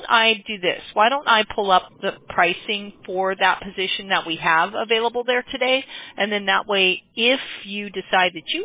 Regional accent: Diamond Bar, California, United States; I grew up in Diamond Bar. How funny is that?

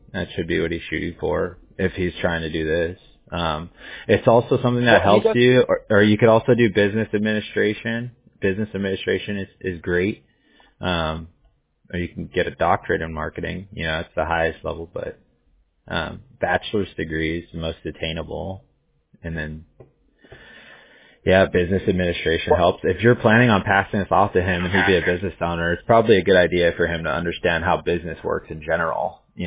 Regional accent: Huntington Beach, California, United States; now in Costa Mesa, United States; I'm in Costa Mesa. I'm a quarter mile from Huntington Beach Pier. So.

